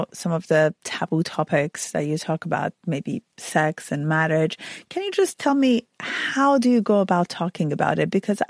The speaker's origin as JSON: {"language": "English", "country": "Iran", "said": "I come from Iran"}